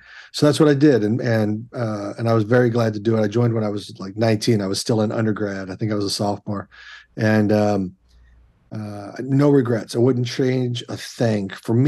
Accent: Midwest, United States; And then, being a Midwesterner, you go to college, you got to get a job.

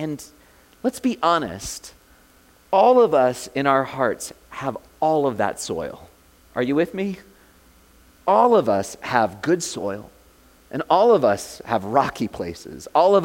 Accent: Florida, United States; I grew up in Florida. The farming there was orange groves and cattle

